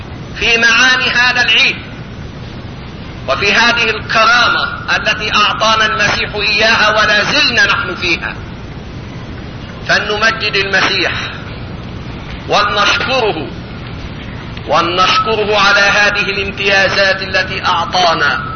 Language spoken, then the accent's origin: Arabic; Egypt; لأننا نحن كمصريين